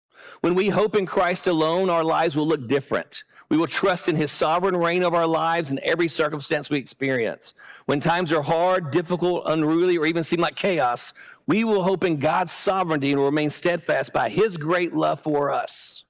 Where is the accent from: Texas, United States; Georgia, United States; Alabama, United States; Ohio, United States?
Alabama, United States; Decatur; For me, I grew up in Decatur, Alabama, with a Jewish mom and a lost dad.